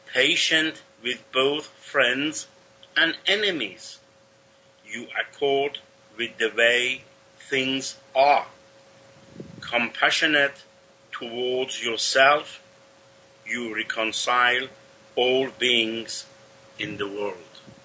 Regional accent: Coventry, West Midlands, United Kingdom; Greetings from Coventry, my hometown in United Kingdom.

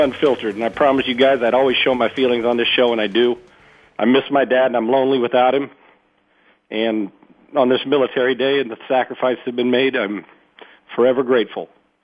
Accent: United States; And I'm an American and damn proud of it.

